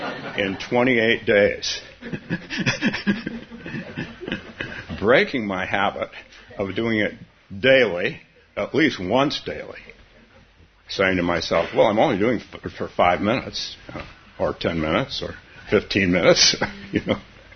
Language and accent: English; California, United States; I've only been here, 45 years, but I'm a Californian, not a Minnesotan. That's my tribe.